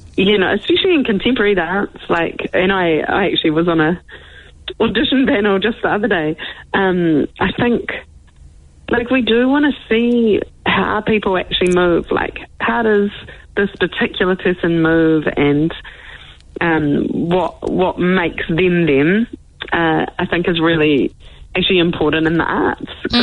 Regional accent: Canterbury, New Zealand; I grew up in the South Island in a tiny little town near Christchurch.

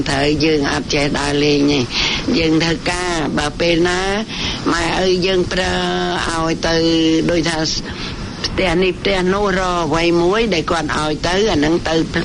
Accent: Kaoh Thkov, Kampong Chhnang, Cambodia; ស្រុកកំណើតខ្ញុំនៅខេត្តកំពង់ឆ្នាំងចានៅស្រុកកោះថ្កូវ

